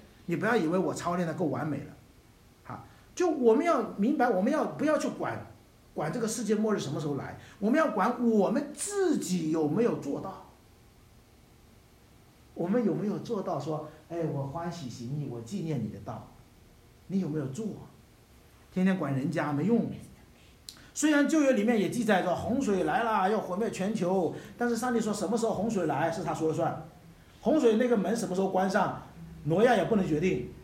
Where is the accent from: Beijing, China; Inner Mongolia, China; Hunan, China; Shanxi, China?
Hunan, China; 哪怕我跟你，我是湖南的，你是广东的